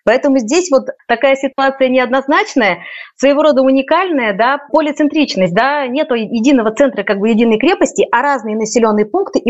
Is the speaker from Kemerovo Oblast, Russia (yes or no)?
yes; Kemerovo, Kemerovo Oblast, Russia; я коренная кемеровчанка, родилась в этом городе, учусь, живу, работаю. Я кемеровчанка во втором поколении, у меня мама тоже здесь родилась, тоже коренная кемеровчанка.